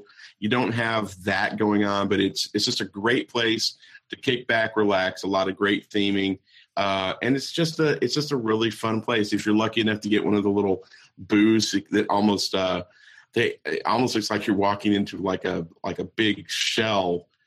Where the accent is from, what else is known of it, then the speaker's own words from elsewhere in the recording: Ireland; I'm Irish. Maybe it's me. I'm always going to talk about beer and alcohol.